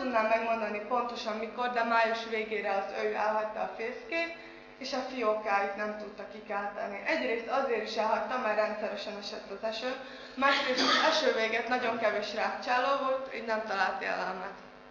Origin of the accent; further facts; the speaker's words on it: Bogyerék, Trnava Region, Slovakia; Rákóczi Ferenc alapiskolából érkeztem, én most 9. osztályos tanuló vagyok. Szülőfalunk Bogyerék, ez a Csalók közben terül egy 200 lakosú kis település.